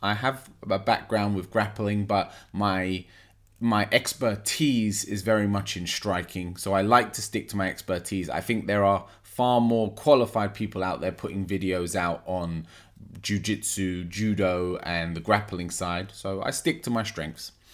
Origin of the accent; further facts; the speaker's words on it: England, United Kingdom; I'm from England. … It's a Turkish name